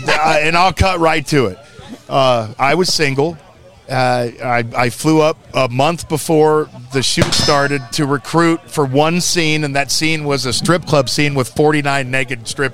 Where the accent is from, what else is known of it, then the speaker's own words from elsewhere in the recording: Tulsa, Oklahoma, United States; I grew up in Tulsa, Oklahoma, one of the only Jewish families in town.